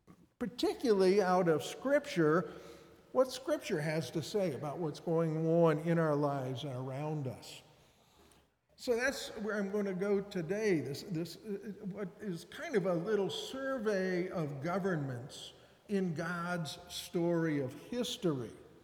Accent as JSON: {"language": "English", "town": "Cincinnati", "region": "Ohio", "country": "United States", "tie": "born or raised there", "said": "And I grew up in Cincinnati, so I was surprised to find that little connection."}